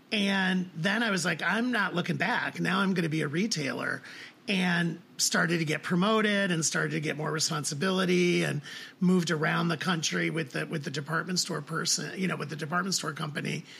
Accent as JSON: {"language": "English", "town": "Toledo", "region": "Ohio", "country": "United States", "tie": "born or raised there", "said": "And again, I was growing up in Toledo in the 70s and 80s. It was a very different time."}